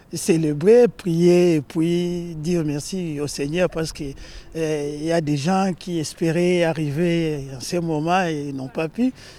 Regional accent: Kinshasa, DR Congo; Nous sommes des Congolais, nous venons de la RDC. La République démocratique du Congo, de la ville de Kinshasa.

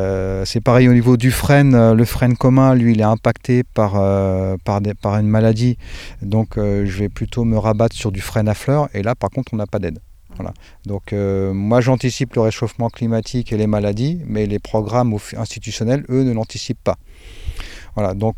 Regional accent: Occitanie, France; vous avez là d'où je viens, des Cévennes gardoises

